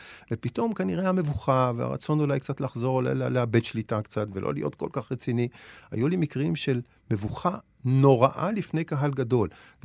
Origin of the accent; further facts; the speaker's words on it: Nof Yam, Tel Aviv District, Israel; אז נגיד, אני גדלתי בנוף ים